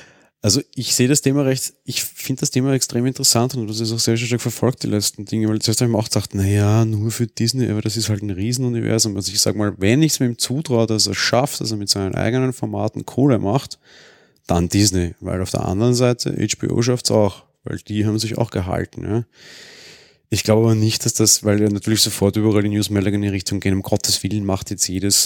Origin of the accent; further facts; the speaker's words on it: Austria; Na, du als Deutscher nicht und ich als Österreicher nicht, aber in Spanien sind sie offensichtlich ganz stark.